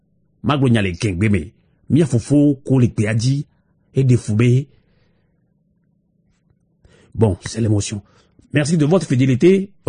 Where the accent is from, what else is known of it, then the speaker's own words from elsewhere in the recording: Togo; Je suis Togolais, je suis Togolais.